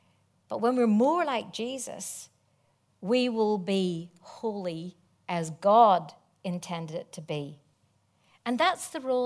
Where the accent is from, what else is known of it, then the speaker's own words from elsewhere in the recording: Ireland; excuse me, I'm Irish.